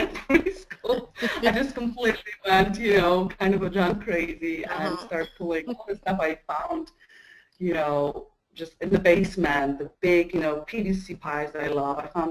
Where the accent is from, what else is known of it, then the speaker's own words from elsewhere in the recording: Poland; English is a second language; growing up in Poland, and, you know, I was born in 1980. So I was growing up throughout, you know, really 80s and 90s.